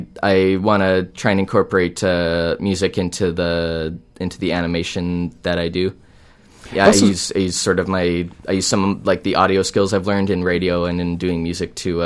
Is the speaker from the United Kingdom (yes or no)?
no; Calgary, Alberta, Canada; Well, I'm from Calgary